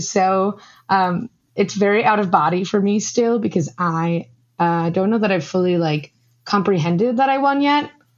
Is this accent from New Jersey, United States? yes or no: no; Queens, New York, United States; I'm from Queens originally